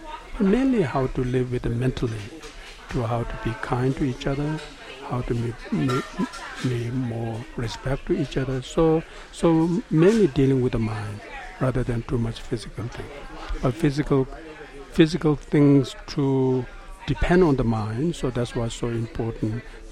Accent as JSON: {"language": "English", "country": "India", "tie": "born or raised there", "second_language": "English", "lives_now": "United States", "said": "I grew up in India. I'm living in the United States, but I can eat every day the rice which grow from India."}